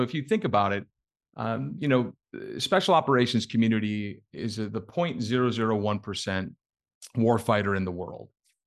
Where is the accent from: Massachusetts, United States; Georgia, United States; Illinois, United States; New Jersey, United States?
Illinois, United States; Chicago; So, well, first off, I'm born and raised in Chicago. And so if anyone's around the Midwest, I'd love to get to know you.